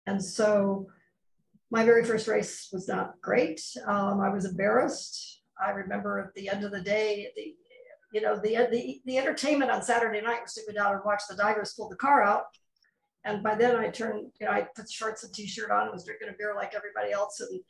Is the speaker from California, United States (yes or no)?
no; Ohio, United States; And so the gentleman that I married shortly then said, well, he's relocating to Florida. I grew up in Ohio.